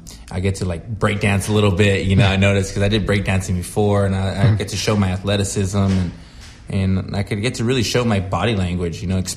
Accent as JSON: {"language": "English", "town": "Santa Barbara", "region": "California", "country": "United States", "tie": "born or raised there", "lives_now": "Agoura, United States", "said": "I grew up in Santa Barbara."}